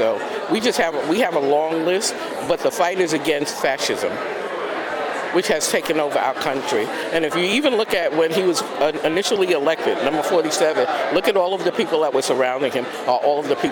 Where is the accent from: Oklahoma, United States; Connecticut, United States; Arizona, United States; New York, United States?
New York, United States; now in California, United States; Well, look at New York. I'm from New York, right? But I'm living here in California.